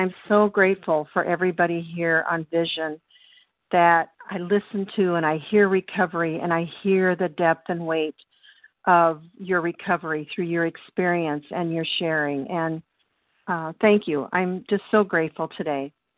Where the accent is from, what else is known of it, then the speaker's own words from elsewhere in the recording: Illinois, United States; spelled with an I, J. I'm from Illinois